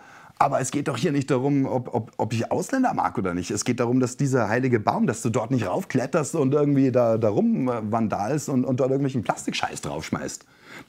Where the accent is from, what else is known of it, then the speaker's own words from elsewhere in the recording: Bavaria, Germany; Ich bin selber aus Bayern und so.